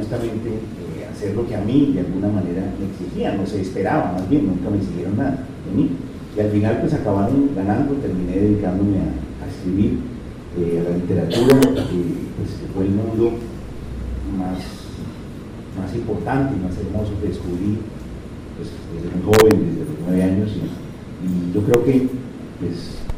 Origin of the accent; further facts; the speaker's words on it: Colombia; moved away; Yo me fui de Colombia en el año 85, regresé en el 2015, el año pasado, 30 años después, regresé a vivir a una Colombia muy distinta